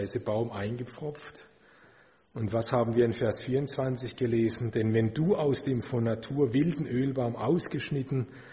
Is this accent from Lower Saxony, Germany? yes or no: no; Baden-Württemberg, Germany; ich denke da gerade auch an Baden-Württemberg, mein Heimatland